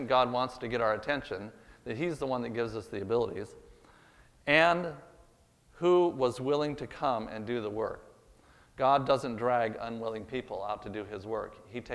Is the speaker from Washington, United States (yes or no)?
yes; Washington, United States; moved away; I grew up in Washington State. Priscilla grew up in Virginia. We grew up in very humble surroundings.